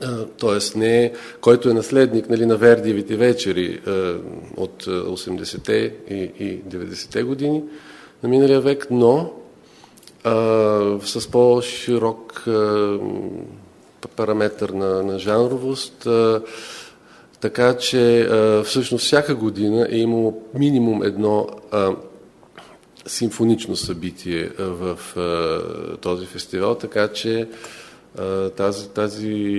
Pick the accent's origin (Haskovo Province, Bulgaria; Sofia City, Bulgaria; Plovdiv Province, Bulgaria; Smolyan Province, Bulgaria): Plovdiv Province, Bulgaria; Plovdiv; Аз съм пловдивчанин, което се гордея всъщност, че работя в този град